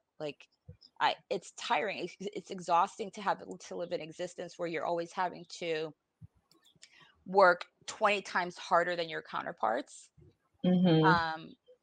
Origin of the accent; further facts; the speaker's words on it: Puerto Rico; now in United States; I grew up in Puerto Rico. Everyone's Puerto Rican there. I did not encounter racism until I moved to the States